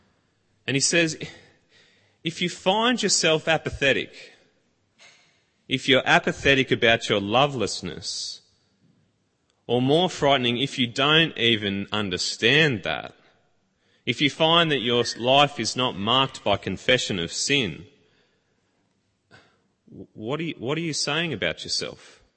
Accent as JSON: {"language": "English", "region": "Tasmania", "country": "Australia", "tie": "born there", "lives_now": "New South Wales, Australia", "said": "And yes, I was born in Tasmania. Yes, I am of convict descent."}